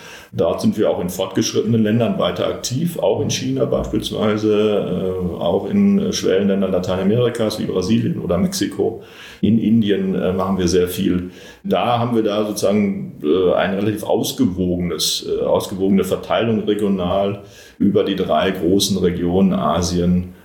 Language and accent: German; Bochum, North Rhine-Westphalia, Germany; in meine Heimatstadt Bochum zu fahren